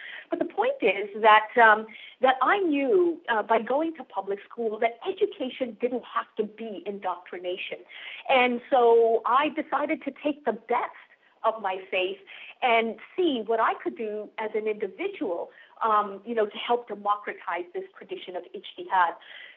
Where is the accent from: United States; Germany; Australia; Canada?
Canada; Vancouver, British Columbia; In fact, I grew up in Canada, on the West Coast in Vancouver.